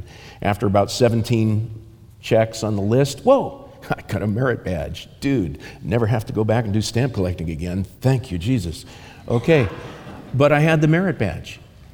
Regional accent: Ireland; because I'm an Irishman.

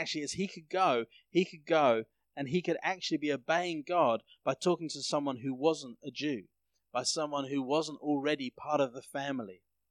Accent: England, United Kingdom; moved away as an adult; now in South Africa; I grew up in England. I'd been there my whole life. I'd grown up in the same town. I lived in the same house until I was about 21.

